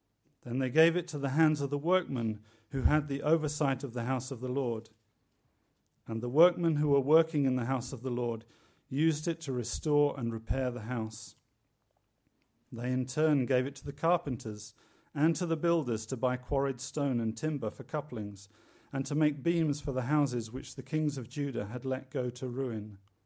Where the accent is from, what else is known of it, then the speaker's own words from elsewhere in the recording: England, United Kingdom; As I'm English, I think I should start with an apology.